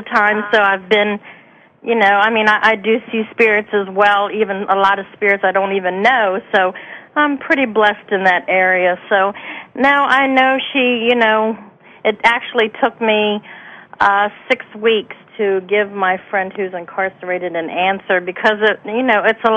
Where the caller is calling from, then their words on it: Maryland, United States; I'm calling from Maryland.